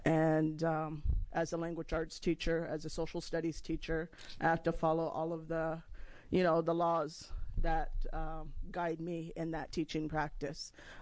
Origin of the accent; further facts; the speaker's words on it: Warm Springs, Oregon, United States; and I come from the Confederated Tribes of Warm Springs.